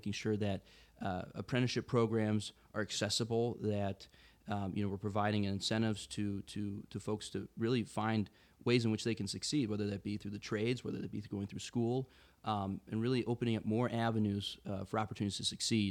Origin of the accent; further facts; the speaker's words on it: Cuyahoga Falls, Ohio, United States; You know, I'm fortunate. I grew up in Cuyahoga Falls.